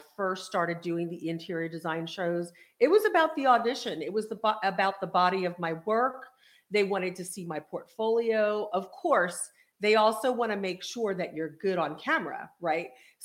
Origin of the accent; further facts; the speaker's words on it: Reading, Pennsylvania, United States; also born or lived in Los Angeles; Even though you're from the Bronx, you know, I'm from Reading, Pennsylvania. I grew up in the winter with snow.